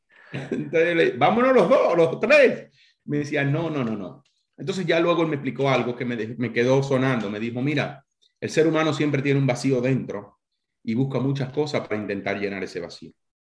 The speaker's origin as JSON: {"language": "Spanish", "town": "San Juan de la Maguana", "region": "San Juan", "country": "Dominican Republic", "tie": "born or raised there", "also_born_or_lived": "Santo Domingo", "said": "Yo soy de República Dominicana. Nací allí en una ciudad llamada San Juan de la Maguana. Y cuando cumplí 17, 18 años, fui a vivir a Santo Domingo, a la capital de República Dominicana."}